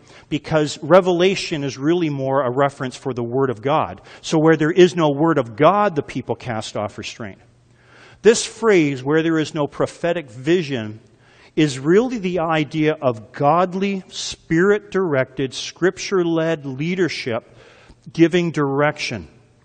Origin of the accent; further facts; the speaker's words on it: Canada; Yeah, I'm Canadian, by the way.